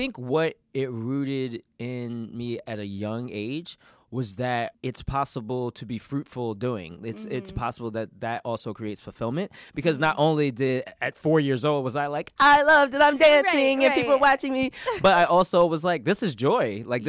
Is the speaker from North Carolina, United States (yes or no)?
no; Baltimore, Maryland, United States; So Larry and I's mothers worked in the same department or same office in Baltimore. So we're both from Baltimore.